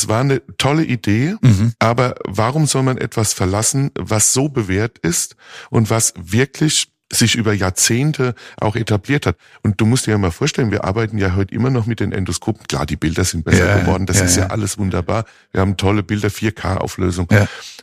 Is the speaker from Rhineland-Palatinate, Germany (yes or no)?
yes; Rhineland-Palatinate, Germany; now in Mainz, Germany; Nee, ich bin nicht in Mainz geboren, bisschen südlicher. Mainz ist ja dann schon mit Rheinhessen. Also ich komme tatsächlich, aus der Pfalz. Eins hat's gemeinsam, wird sehr viel Wein angebaut.